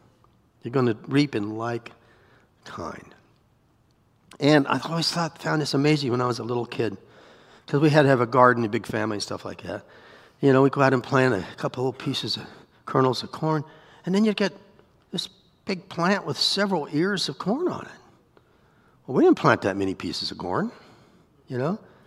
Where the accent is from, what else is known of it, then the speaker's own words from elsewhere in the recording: Iowa, United States; I said, man, I'm from Iowa. None of that stuff's legal there.